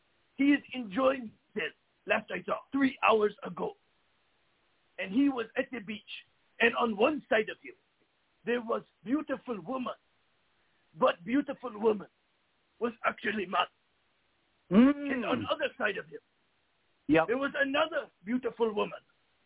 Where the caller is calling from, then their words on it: Thailand; and I am calling you from Thailand.